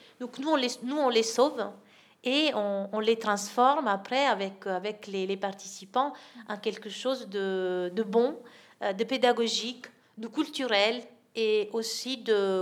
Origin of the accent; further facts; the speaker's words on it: Italy; Moi, je suis italienne.